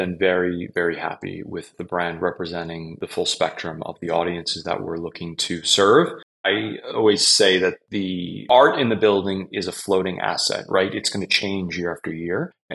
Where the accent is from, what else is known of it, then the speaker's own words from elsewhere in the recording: New York City, New York, United States; I am born and raised in New York City, and so personally, it's been a passion project for me.